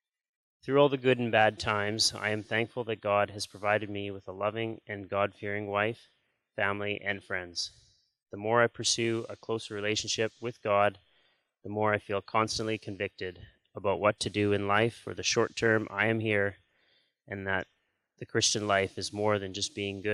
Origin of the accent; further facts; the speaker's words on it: Abbotsford, British Columbia, Canada; born there; I was born in Abbotsford, and my family had me christened in the Anglican Church.